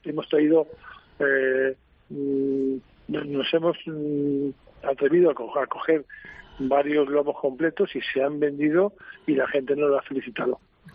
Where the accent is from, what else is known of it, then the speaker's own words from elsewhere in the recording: Community of Madrid, Spain; Yo, como muy madrileño que soy